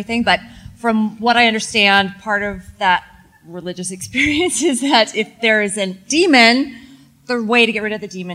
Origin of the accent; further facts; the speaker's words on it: Texas, United States; I'm from Texas, so I had to bring you guys... sorry.